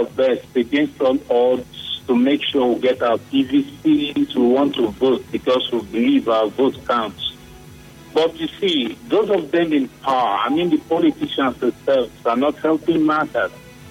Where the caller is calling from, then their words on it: Port Harcourt, Rivers, Nigeria; calling from Port Harcourt.